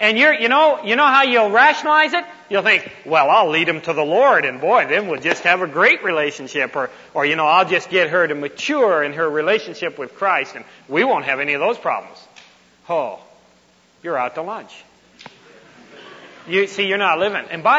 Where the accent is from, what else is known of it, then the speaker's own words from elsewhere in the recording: Toronto, Ontario, Canada; in my hometown in Toronto, Ontario